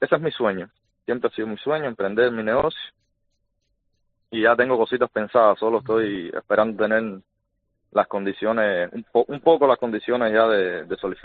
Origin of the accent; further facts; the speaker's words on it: Cuba; moved away; Yo, en mi país, en Cuba, trabajaba en un laboratorio químico de una refinería de petróleo.